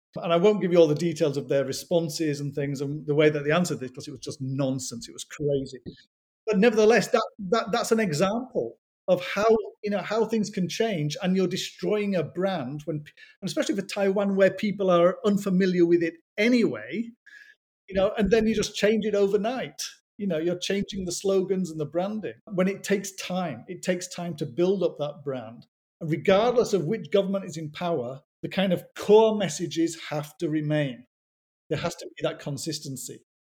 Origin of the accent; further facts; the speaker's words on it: England, United Kingdom; if people say to me, what is it about being English? I don't know where to start.